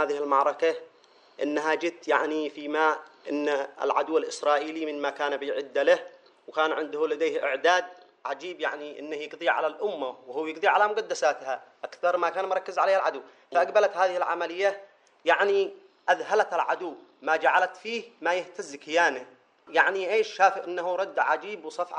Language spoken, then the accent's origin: Arabic; Yemen; في قضيتنا نحن كمجاهدين من اليمن